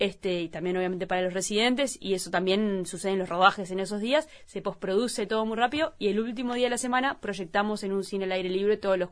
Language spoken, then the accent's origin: Spanish; Uruguay; Incluso siendo uruguayos